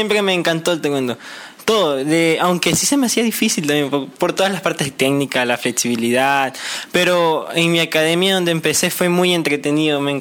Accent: Guayaquil, Guayas, Ecuador; Pues soy de Guayaquil, Ecuador, tengo 17 años, ya casi a cumplir 18.

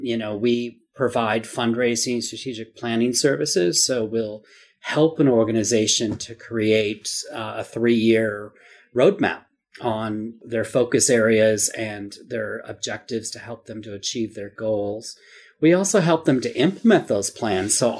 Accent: United States; moved away as an adult; now in Sydney, Australia; Yes, that's right. You can probably tell by my accent, right?

